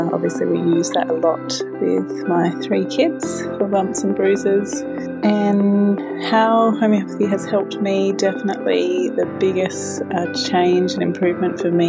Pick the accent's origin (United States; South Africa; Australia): Australia; Perth, Western Australia; I'm from Perth.